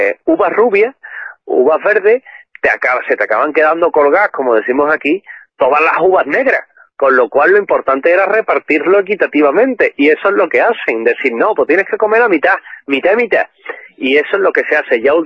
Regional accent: Spain; lo supersticiosos que somos los españoles

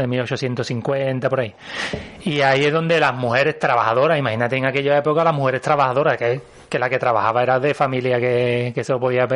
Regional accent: Cádiz, Andalusia, Spain; y esto nos suena más a nosotros que somos de Cádiz

